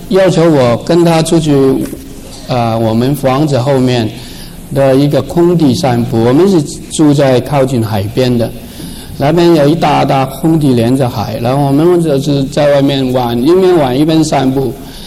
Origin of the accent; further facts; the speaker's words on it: Hong Kong; first language Cantonese; Chinese is a second language; also born or lived in Guangzhou, China; 可能各位都听得出来我国语时代有一点腔调，因为我在广州出生的，我也是中国人啊，但是在香港长大，所以广东话是我第一个语言。感谢主安排了一位就是台湾的太太，所以我国语还会讲一点点。